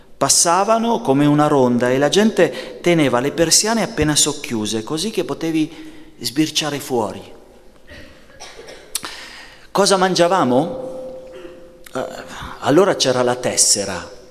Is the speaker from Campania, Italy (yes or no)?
no; Campogalliano, Emilia-Romagna, Italy; born there; A Campo Gagliano il 90%